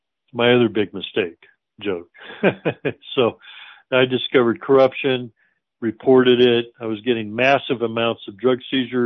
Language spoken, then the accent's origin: English; Fort Sill, Oklahoma, United States; born there; I was born in Oklahoma on a top secret military base, it turns out.